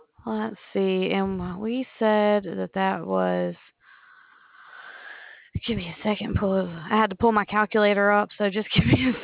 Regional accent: Alabama, United States; I'm from Alabama. We all sound the same here.

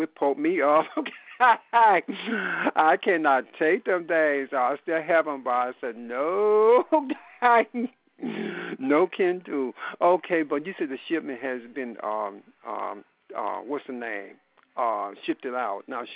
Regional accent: Mississippi, United States; I'm from Mississippi. Oh, you right down in my area.

